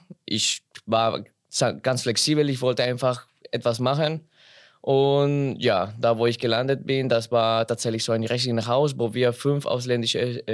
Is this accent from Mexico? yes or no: yes; Mexico; German is a second language; Das ist die vierte große Stadt in meiner Heimat. Es gibt auch natürlich größere Städte, so wie die Hauptstadt Mexiko-Stadt und so.